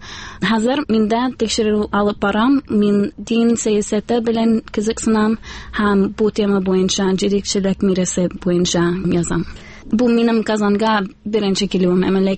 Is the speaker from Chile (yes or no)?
yes; Chile; Tatar is a second language; мин Чилидан, хәзер татарша өйрәнәм һәм русча өйрәнәм. Мин Америкада рус филологиясе факультетында укыйм, Аризона дәүләт университетында.